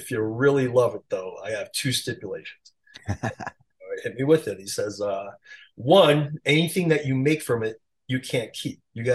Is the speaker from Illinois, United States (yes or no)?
no; Queens, New York, United States; I just met a bunch of young DJs at the time mm-hmm. growing up in Queens. And was really lucky too. My neighbors across the street from me in Queens were these two older guys